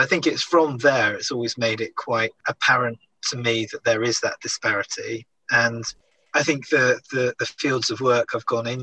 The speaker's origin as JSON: {"language": "English", "town": "Wells", "region": "South West England", "country": "United Kingdom", "tie": "born or raised there", "lives_now": "Nottingham, United Kingdom", "said": "And so I grew up in Wells in Somerset in the West Country, about a stone's throw from Glastonbury Festival and things."}